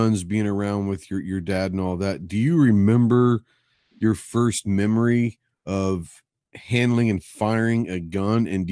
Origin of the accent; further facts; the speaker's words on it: Dallas, Texas, United States; For me, I wasn't around guns growing up, you know, and I grew up in Dallas, so in suburbia, and so guns weren't very prevalent.